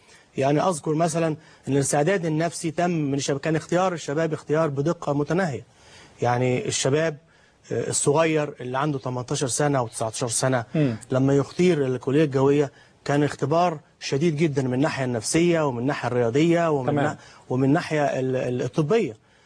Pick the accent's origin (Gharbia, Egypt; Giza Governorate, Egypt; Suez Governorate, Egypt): Suez Governorate, Egypt; Suez; لأن أنا أصلا من السويس والبحر بالنسبة لنا بحرية